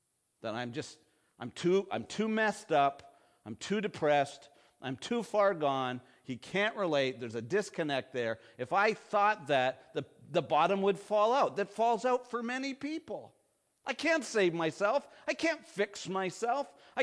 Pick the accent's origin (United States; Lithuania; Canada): Canada; You know, one of my favorite stories, being Canadian, is Anne of Green Gables.